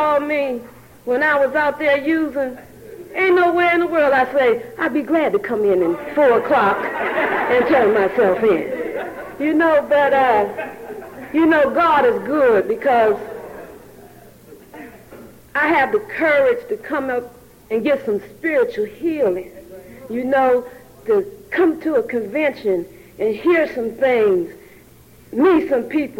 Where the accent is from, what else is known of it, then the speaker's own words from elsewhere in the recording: Pittsburgh, Pennsylvania, United States; I came here from Pittsburgh, Pennsylvania.